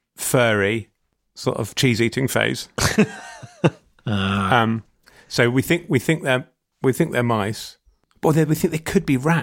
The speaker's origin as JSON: {"language": "English", "region": "London", "country": "United Kingdom", "said": "Such a heavy burden, in a way, being a Londoner, because you have to defend it. Defend it your whole life."}